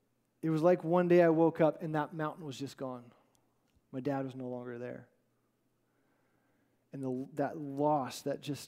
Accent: California, United States; See, we grew up in the Central Valley, and up in the Sierras, there was this mountain that, for whatever reason, I was always drawn to look at.

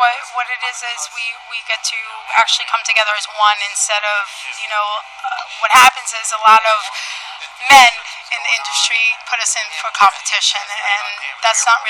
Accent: New York, United States; You know, because we are from Maywood, Hackensack, New Jersey. So, but you know, I'm from New York.

